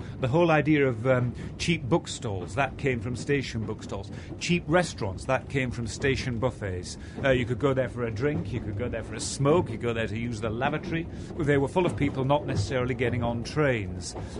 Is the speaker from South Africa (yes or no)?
no; York, Yorkshire and the Humber, United Kingdom; If I was bored, I grew up in York, I'd just go to London, say, Dad, I'm off to London, and he wouldn't bat an eyelid.